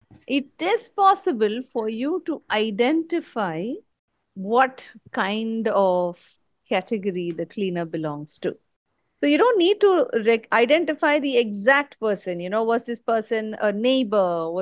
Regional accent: India; I'm from India.

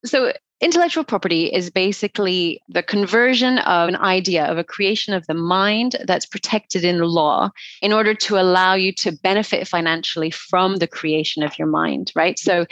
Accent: Alberta, Canada; also born or lived in United Kingdom; now in France; I'm Canadian originally, but I didn't know that. Yeah, I am. I'm from Alberta. But then I spent the last 30 years in Europe. So I did all my schooling and studying and everything in the UK. And I've been in the south of France for the last 6 years.

